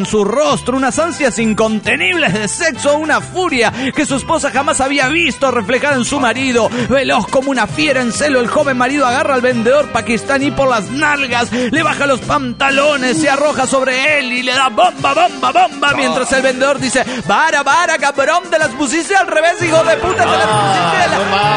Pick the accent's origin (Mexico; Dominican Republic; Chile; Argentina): Mexico; Guaymas, Sonora; de Guaymas, Sonora, México.